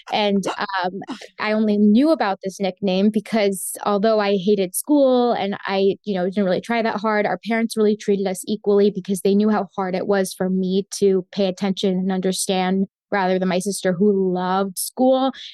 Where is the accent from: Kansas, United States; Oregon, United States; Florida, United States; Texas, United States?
Florida, United States; I was born and raised in Florida. I'm an identical twin, so I'm a gemela. My mother is an immigrant from Colombia.